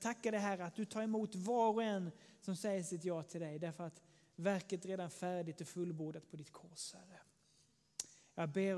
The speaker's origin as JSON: {"language": "Swedish", "region": "Skåne", "country": "Sweden", "said": "Ni kanske inte har hört det på min dialekt, men jag kommer ju från Skåne."}